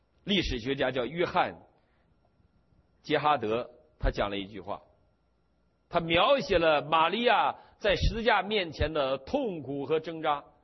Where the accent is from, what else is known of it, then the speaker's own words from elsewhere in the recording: Northeast China, China; 我们东北人睡在一个炕上